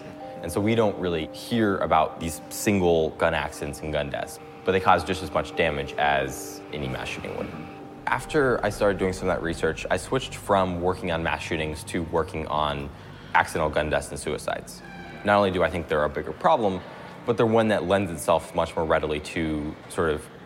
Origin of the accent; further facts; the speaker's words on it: Boulder, Colorado, United States; And I'm from Boulder, Colorado, which is about a half an hour away from Aurora.